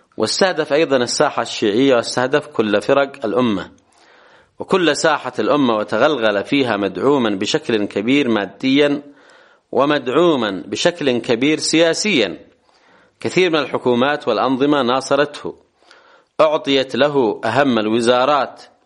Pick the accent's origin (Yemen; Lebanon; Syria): Yemen; سواء عندنا في اليمن أو في السعودية